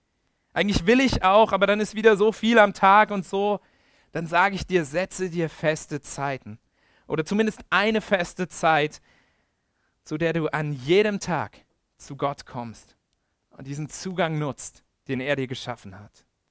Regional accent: Germany; gestern haben wir als Deutsche daran gedacht, dass vor 30 Jahren die Mauer zwischen Deutschen und Deutschen gefallen ist.

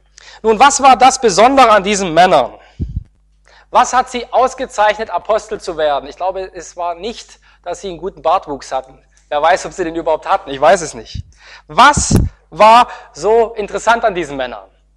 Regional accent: Osnabrück, Lower Saxony, Germany; Also ich komme aus Osnabrück, da gibt es einen Dom.

